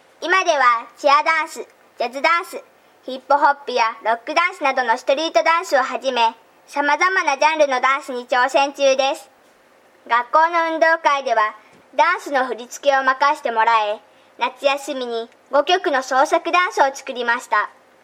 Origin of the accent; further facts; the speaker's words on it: Amami, Kagoshima, Japan; 妹のまなかとは双子で三姉妹の長女です。マングローブとサンゴ礁に囲まれた奄美大島出身です。